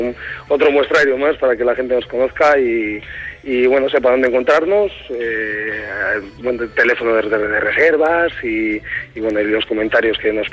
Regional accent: Bilbao, Basque Country, Spain; en principio somos de casa, somos de Bilbao todos

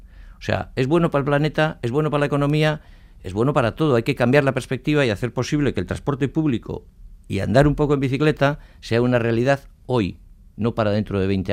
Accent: Basque Country, Spain; con los 2 millones que somos de vascos, 2.200.000

